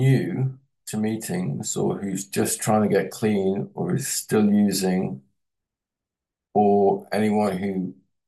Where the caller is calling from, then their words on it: Bristol, South West England, United Kingdom; I'm coming from Bristol, by the way. I'm speaking from Bristol in the United Kingdom, the great city of Bristol.